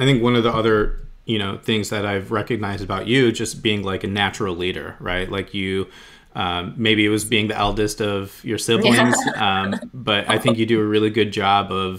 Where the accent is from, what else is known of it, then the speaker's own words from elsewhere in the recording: Livonia, Michigan, United States; growing up in Michigan, we lived in the city of Livonia, which was once dubbed the whitest city in the United States.